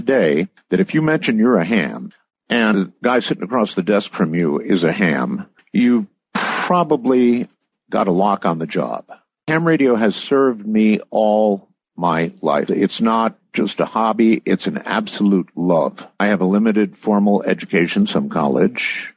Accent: Camp Lejeune, North Carolina, United States; born there; My dad was a retired colonel from the Marine Corps, and I was born on Camp Lejeune in North Carolina.

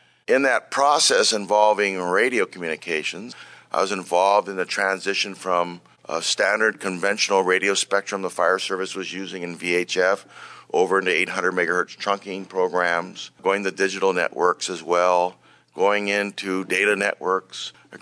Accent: Hawaii, United States; so that should give you a clue right there where I'm from. Yes, I'm from the Hawaiian Islands. Born and raised there.

